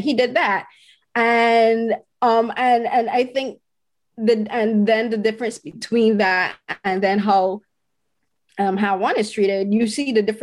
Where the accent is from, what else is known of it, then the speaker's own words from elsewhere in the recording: Barbados; now in Canada; Like I live in Canada, you live in Toronto. I grew up in Barbados in the Caribbean.